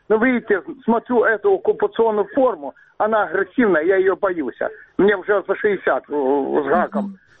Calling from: Crimea, Ukraine; Я из Крыма звоню, потому что я тут же проживаю 45 лет, бывший военнослужащий, афганец

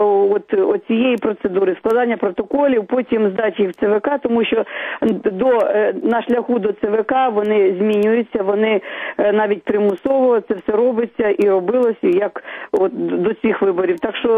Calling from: Kyiv, Ukraine

